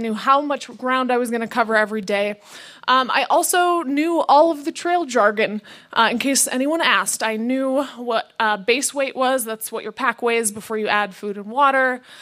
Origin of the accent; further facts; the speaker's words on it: Michigan, United States; when I was growing up in Michigan, we went to this pool every summer